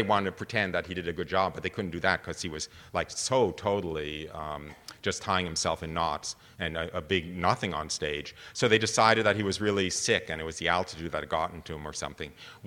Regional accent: United States; And I know I'm an American

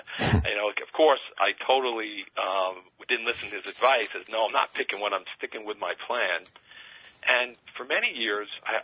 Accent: Long Island, New York, United States; But I grew up in Long Island in the late, 60s and 70s, and my parents were both Jewish.

